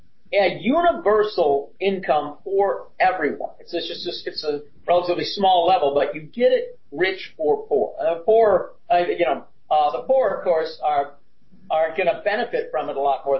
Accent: Cassopolis, Michigan, United States; I grew up in Cassopolis, Michigan.

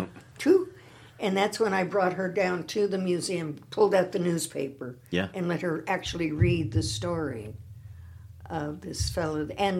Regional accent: Vancouver, British Columbia, Canada; That really is a part of growing up in Vancouver.

